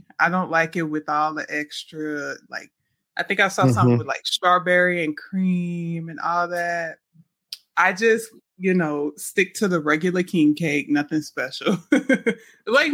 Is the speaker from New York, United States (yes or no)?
no; New Orleans, Louisiana, United States; now in West Coast, United States; I am from New Orleans, Louisiana, and I currently live on the West Coast.